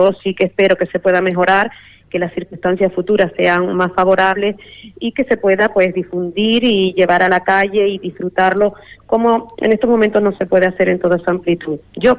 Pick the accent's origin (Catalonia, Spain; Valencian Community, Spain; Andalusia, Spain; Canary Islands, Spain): Canary Islands, Spain; Y seremos y seguiremos siendo canarios y canarias